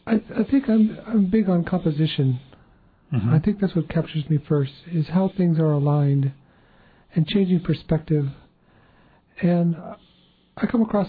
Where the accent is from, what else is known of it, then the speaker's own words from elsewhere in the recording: Ketchikan, Alaska, United States; And for me, growing up in Ketchikan during the 70s, it was a tumultuous time, interesting time for the creation of wilderness areas.